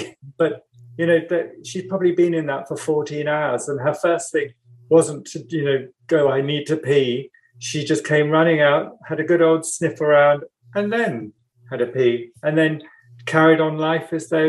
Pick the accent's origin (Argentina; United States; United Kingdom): United Kingdom; South East England; born there; I was born in Sussex, but my family goes back.